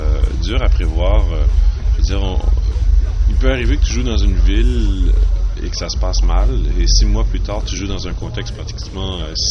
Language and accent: French; Montreal, Quebec, Canada; Je suis de Montréal.